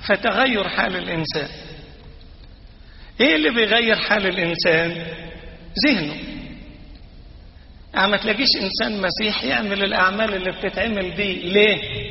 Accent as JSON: {"language": "Arabic", "region": "Upper Egypt", "country": "Egypt", "said": "كان عندنا في الصعيد يقول لك إن حبك أكلك وإن كرهك قتلك"}